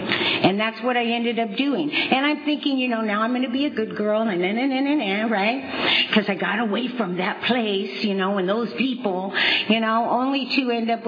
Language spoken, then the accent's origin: English; San Diego, California, United States; I grew up in San Diego. So from Mountain View, I hitchhiked back down to San Diego.